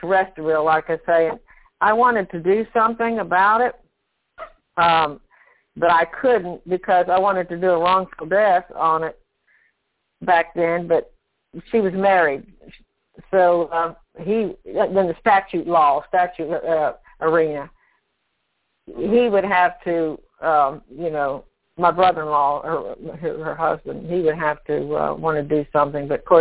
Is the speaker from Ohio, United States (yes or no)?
yes; Columbus, Ohio, United States; moved away; I'm from Columbus, Ohio, but for 37 years, I've lived in North Carolina.